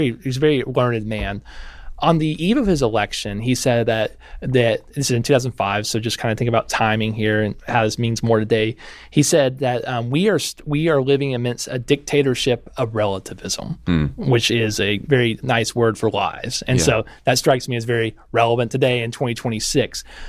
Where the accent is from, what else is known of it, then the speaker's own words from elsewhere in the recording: Tennessee, United States; I'm from Tennessee. I'm from the reddest part of this country.